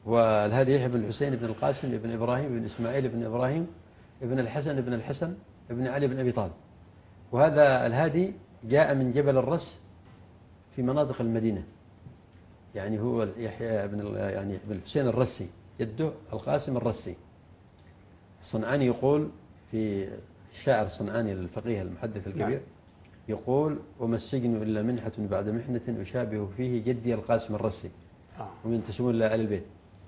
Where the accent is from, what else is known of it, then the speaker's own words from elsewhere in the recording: Yemen; يعني هي معروفة عندنا في اليمن يحفظها كثير من الناس